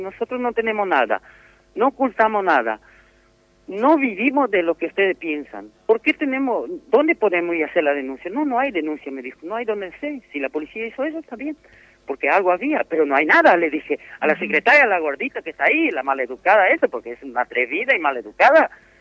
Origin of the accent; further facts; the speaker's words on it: Argentina; como argentino tenés que ser testigo